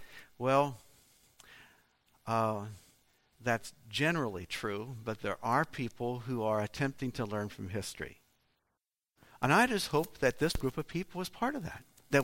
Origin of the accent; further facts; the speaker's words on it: Pennsylvania, United States; For some reason, when I grew up in Pennsylvania, we just did not mix with Amish Mennonite people, period.